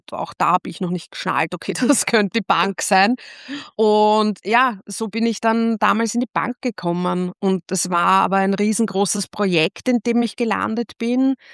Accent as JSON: {"language": "German", "region": "Vienna", "country": "Austria", "said": "Also kommen durch geografisch aus Wien, bin mittlerweile Wahlniederösterreicherin"}